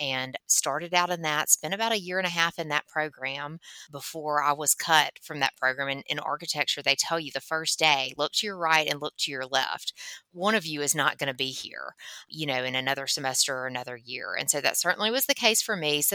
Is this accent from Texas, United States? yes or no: no; Florence, Alabama, United States; So I grew up in Florence, Alabama